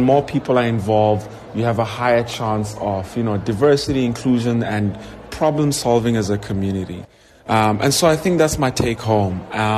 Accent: Windhoek, Khomas, Namibia; I come from Windhoek in Namibia

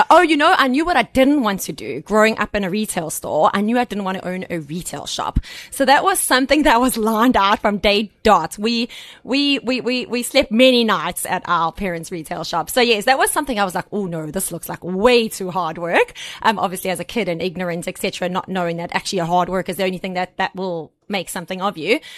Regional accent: Durban, KwaZulu-Natal, South Africa; I grew up in Durban. So, actually good old Queensborough.

